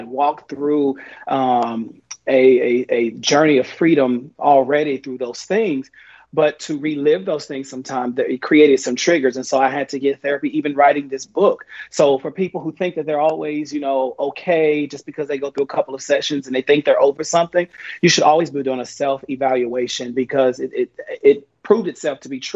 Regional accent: Texas, United States; I'm from Texas, so I'm from the southern region, from the south of the U.S.

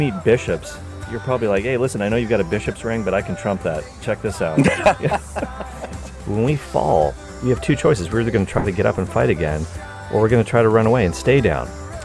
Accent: Ireland; And I'm Irish, by the way, so I can laugh at that.

